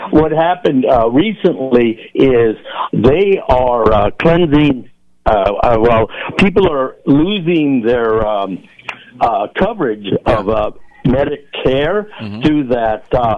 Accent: Redlands, California, United States; now in Santa Barbara, United States; In my hometown of Redlands and Loma Linda, they already are, doing this.

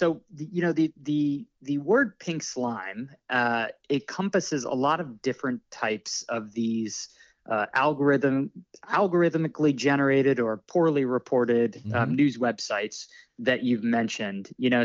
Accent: St. Petersburg, Florida, United States; Completely out of thin air, completely fake news stories about my hometown of St. Petersburg and our baseball team, the Rays.

